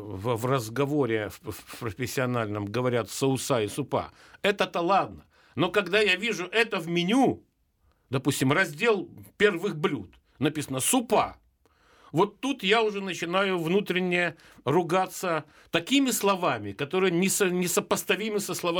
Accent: Ukraine; Но у меня есть оправдание, потому что я родился и вырос на Украине. У меня есть какие-то украинизмы, да, которые порой связаны с тем, что ударение не туда ставится.

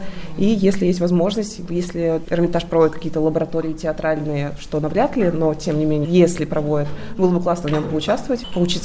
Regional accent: Krasnoyarsk, Krasnoyarsk Krai, Russia; я журналист из Красноярска, из Министерства культуры Красноярского края

